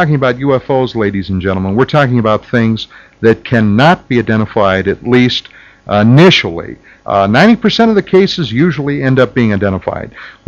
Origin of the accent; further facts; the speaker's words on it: Pennsylvania, United States; Well, you know my home state is Pennsylvania.